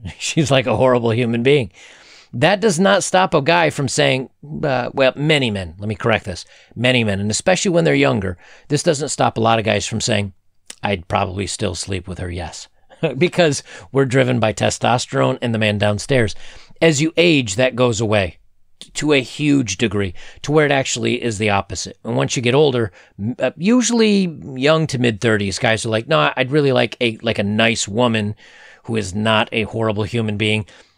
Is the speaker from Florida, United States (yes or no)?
no; Buffalo, New York, United States; I'm from Buffalo, New York originally, just south of there. So I'm used to real cold weather and a lot of snow, so that wouldn't bother me.